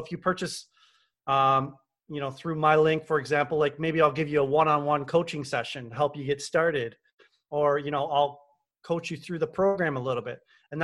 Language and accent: English; Windsor, Ontario, Canada; I'm actually a Canadian guy. So I grew up in Windsor, Ontario, which shares a border with Detroit, Michigan.